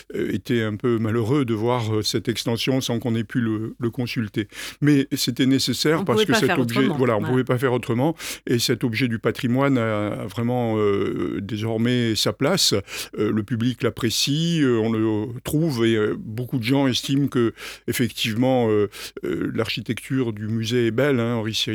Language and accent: French; Algeria; born there; moved away; je suis né en Algérie dans les années 50. Quand on est là-bas, on a un masque et des palmes dès qu'on a... dès qu'on sait marcher